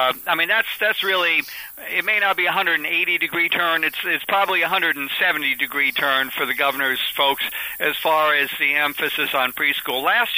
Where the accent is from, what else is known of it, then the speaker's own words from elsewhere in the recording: Midwest, United States; You know, I grew up here in the Midwest and attended public schools and got a great primary and secondary education